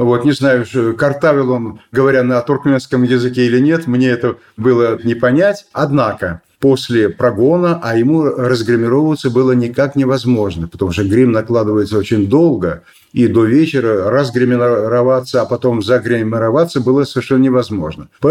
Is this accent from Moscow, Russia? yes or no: yes; Moscow, Russia; Ведь самое раннее детство – это московское детство. Я родился на Арбате.